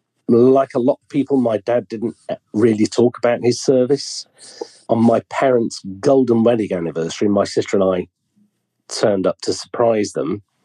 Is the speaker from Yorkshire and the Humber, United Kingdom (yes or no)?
yes; Sheffield, Yorkshire and the Humber, United Kingdom; But as you know, I'm from Sheffield. My dad worked in the steelworks.